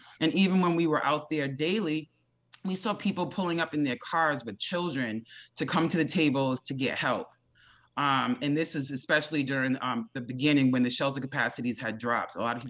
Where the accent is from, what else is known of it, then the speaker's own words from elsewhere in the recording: Rhode Island, United States; And, you know, I come from Rhode Island and it was very, very prevalent there.